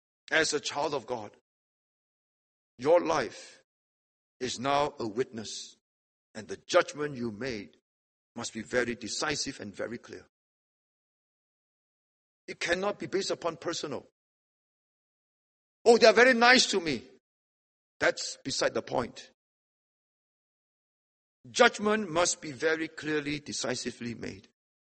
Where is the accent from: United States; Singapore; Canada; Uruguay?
Singapore; are you from Singapore? I say, yes. We are from Singapore.